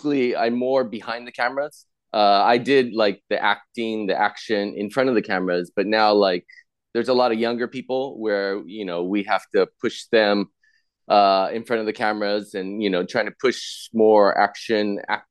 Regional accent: Los Angeles, California, United States; I'm from LA.

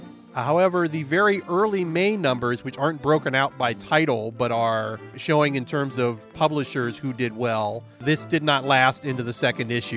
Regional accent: Columbus, Ohio, United States; Because I was from Columbus

